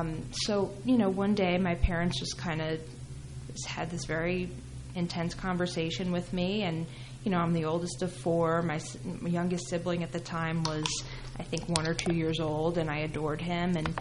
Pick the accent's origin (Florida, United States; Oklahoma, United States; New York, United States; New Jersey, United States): New Jersey, United States; Middlesex County; also born or lived in Hunterdon County; So I grew up in Middlesex County, and they thought that the thing